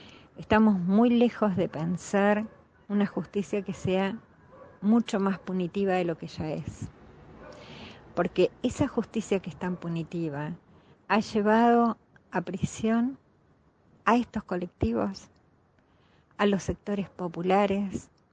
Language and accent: Spanish; Argentina; nosotros, como argentinos, como argentinas